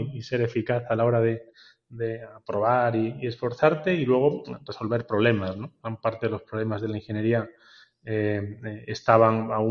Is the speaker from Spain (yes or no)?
yes; Granada, Andalusia, Spain; yo me crié en Granada, soy de una familia en la que mi padre griego emigró relativamente joven, mi madre jienense, acabamos viviendo en Granada